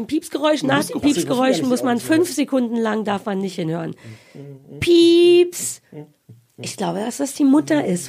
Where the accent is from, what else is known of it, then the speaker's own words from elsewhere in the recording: Berlin, Germany; weil ich ja Berlinerin bin, geborene Berlinerin